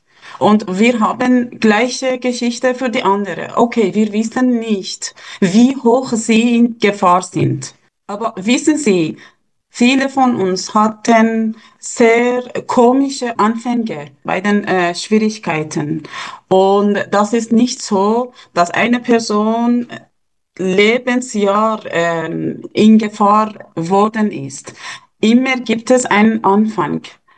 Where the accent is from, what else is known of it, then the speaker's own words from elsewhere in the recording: Iran; German is a second language; Wir als Iraner, die da sind, hatten politische Aktivitäten im Iran und sind wir hier auch exilpolitisch aktiv.